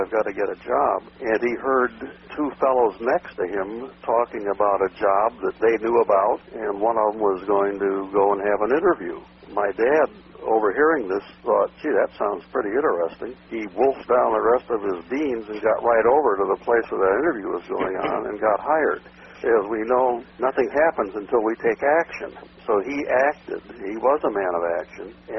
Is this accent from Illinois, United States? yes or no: yes; Park Ridge, Illinois, United States; also born or lived in Evanston; I was born in Evanston, Illinois, suburb of Chicago. Grew up along the North Shore and then from around the sixth grade on in Park Ridge, a northwest suburb.